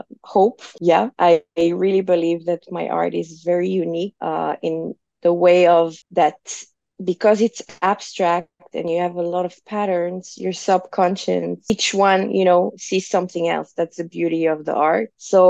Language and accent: English; France; because I'm from France originally, so I do have family there, friends who have connections.